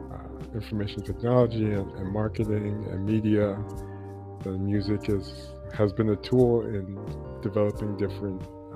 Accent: New York, United States; also born or lived in Jamaica; I was born in Jamaica, and I grew up in New York

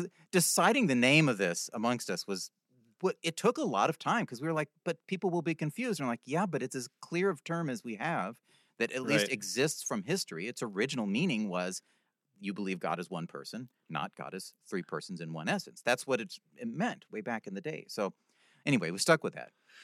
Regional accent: Ohio, United States; I was born in Ohio, in a little village far.

